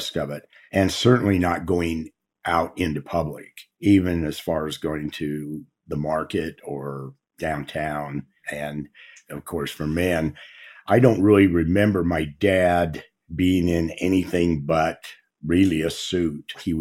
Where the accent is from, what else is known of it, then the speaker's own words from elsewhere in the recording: Provo, Utah, United States; born there; I was born on August the 31st, 1950 in Provo, Utah.